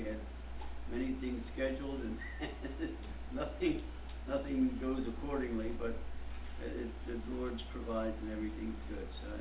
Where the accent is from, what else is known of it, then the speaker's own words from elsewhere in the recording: Fort Worth, Texas, United States; We're from Fort Worth, Texas.